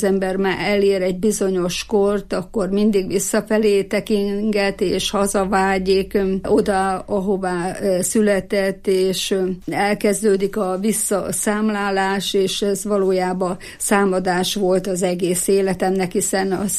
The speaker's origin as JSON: {"language": "Hungarian", "town": "Fedémes", "region": "Heves", "country": "Hungary", "tie": "born there", "lives_now": "Eger, Hungary", "said": "Én Fedémesre születtem, ott láttam meg a napvilágot. Igaz, hogy már sokkal több évei tegerbe érek, mert 55 éve már, hogy egri vagyok, de mégis Fedémesének tartom magam. Oda születtem"}